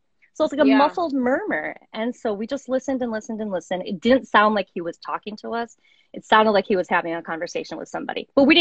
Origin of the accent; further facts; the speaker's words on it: Wisconsin, United States; I'm originally from Wisconsin. So the last lady, I'm like, oh yeah, I know that voice.